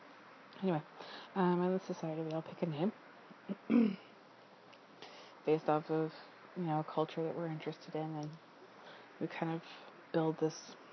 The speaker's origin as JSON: {"language": "English", "region": "Texas", "country": "United States", "tie": "born or raised there", "said": "I am a huge fan of Mexican food, or Tex-Mex, because I grew up in Texas."}